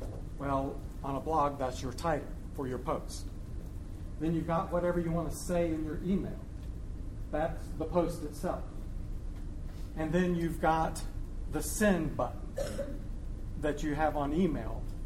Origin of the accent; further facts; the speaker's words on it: Pensacola, Florida, United States; And then the hurricane hit Pensacola, Florida, my hometown, where my mom and all the family lives down here.